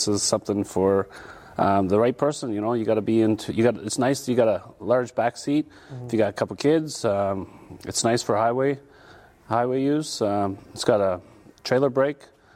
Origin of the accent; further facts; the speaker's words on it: Canada; I'm a Canadian, so it's in my blood.